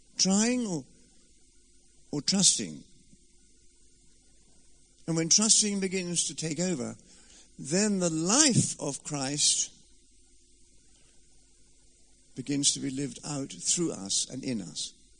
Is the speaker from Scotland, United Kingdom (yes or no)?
yes; Scotland, United Kingdom; I come from Scotland